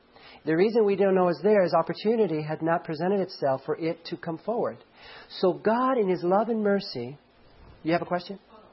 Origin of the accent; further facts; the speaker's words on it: Los Angeles, California, United States; I grew up in Los Angeles. There's a lot of the world there.